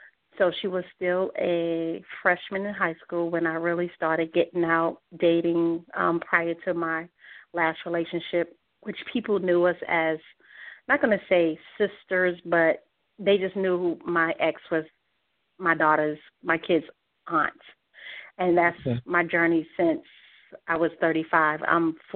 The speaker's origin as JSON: {"language": "English", "town": "New York City", "region": "New York", "country": "United States", "also_born_or_lived": "North Carolina", "moved": "as an adult", "lives_now": "Atlanta, United States", "said": "I am originally from New York City and relocated to North Carolina in 1987."}